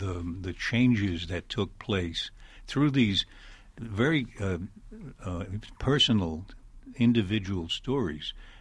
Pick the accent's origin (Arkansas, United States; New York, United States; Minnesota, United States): New York, United States; Manhattan; I was born in Manhattan, but I grew up all over the country because my father was a traveling actor.